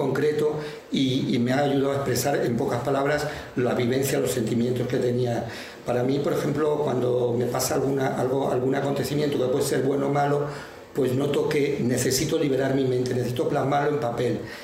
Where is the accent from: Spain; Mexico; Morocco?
Morocco; Tangier, Tanger-Tetouan-Al Hoceima; moved away; nací en Marruecos, en Tánger, una ciudad preciosa, abierta al mar. Allí pasé mi infancia, muy feliz, muy tranquilo